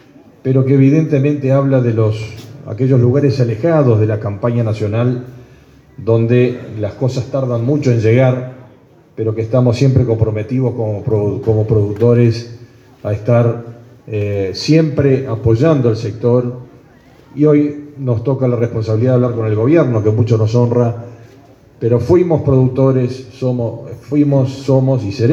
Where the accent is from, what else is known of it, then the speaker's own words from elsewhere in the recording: Uruguay; born there; also born or lived in Brazil; luego de muchos años en Brasil yo me vine a Uruguay. Volví a Uruguay, después nací acá en Uruguay, pero me fui a Brasil unos cuantos años, retornando en la década del 90